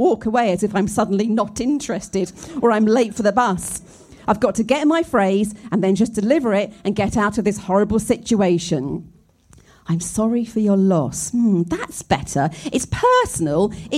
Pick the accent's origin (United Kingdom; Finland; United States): United Kingdom; Scotland; I grew up in Scotland in a small cul-de-sac